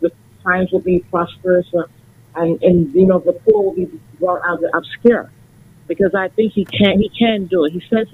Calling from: Brooklyn, New York, United States; East New York, Brooklyn.

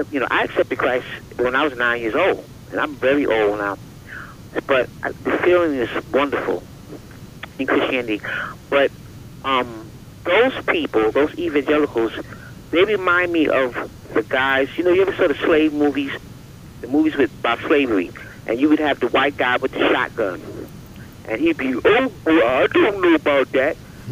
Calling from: New York, United States; calling from New York.

